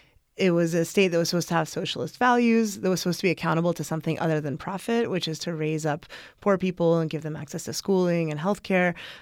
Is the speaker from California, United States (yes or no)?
yes; California, United States; because coming from growing up in California, you just hear entrepreneurship used as a positive word all the time.